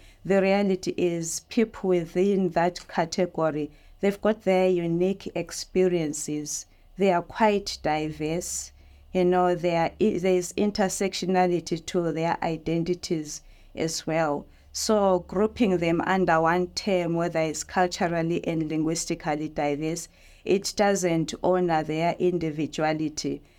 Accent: Zimbabwe; now in Australia; He was just turning four when we came to Australia from Zimbabwe. And I also have a six-year-old boy who was born here in Australia. So I identify as a person of the global majority, but by heritage and descent, I'm from Southern Africa.

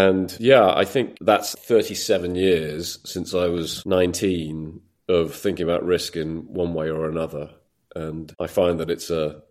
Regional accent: United Kingdom; moved away as an adult; now in United States; first and foremost, I'm a Brit, as I hope you can still tell. I've been in the States for 17 years now, but holding on to my accent

